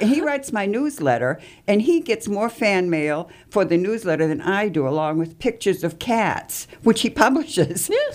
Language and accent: English; Salem, Massachusetts, United States; born there; Well, of course, I was born in Salem.